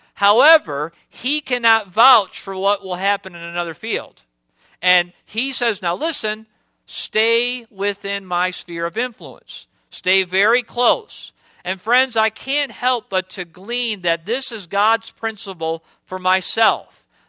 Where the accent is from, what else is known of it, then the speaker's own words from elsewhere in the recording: United States; But I'm an American second. I'm a citizen of the kingdom first and foremost.